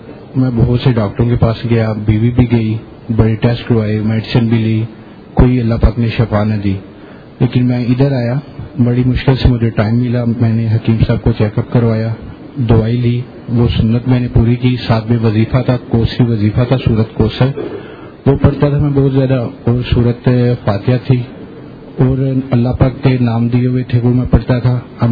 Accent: Sialkot, Punjab, Pakistan; میں سیالکوٹ سے ہوں.

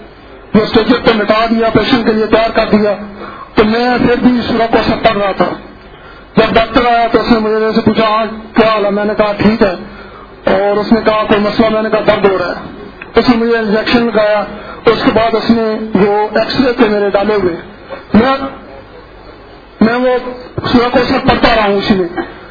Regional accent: Lahore, Punjab, Pakistan; میں لاہور کا رہنے والا ہوں.

